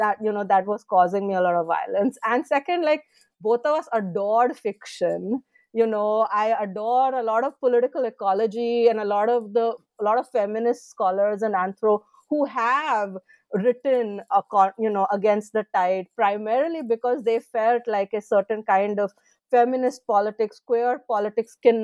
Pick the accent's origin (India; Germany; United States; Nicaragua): India; born there; I was born in India, I studied in India